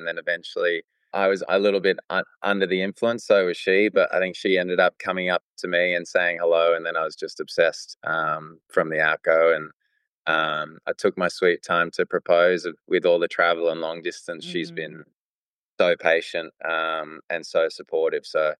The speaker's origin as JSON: {"language": "English", "country": "South Africa", "tie": "born or raised there", "said": "Yeah, look, I'm born and raised in South Africa."}